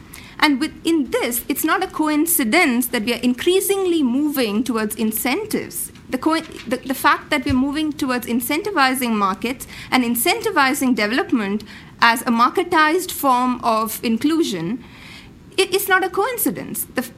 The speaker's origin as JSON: {"language": "English", "country": "India", "said": "because I come from India, where one-third of the world's poor live."}